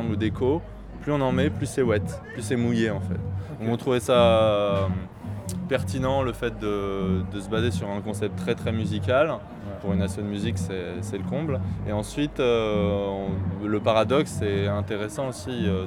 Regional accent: Bordeaux, Nouvelle-Aquitaine, France; Et nous sommes de Bordeaux, donc on a fait un melting pot de tout ça

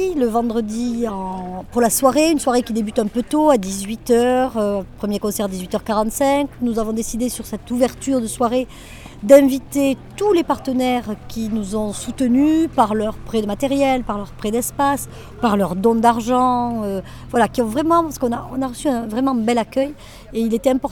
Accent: Concorès, Occitanie, France; moi je suis native de Concorès, donc c'est mon village. C'est parce que je suis d'ici

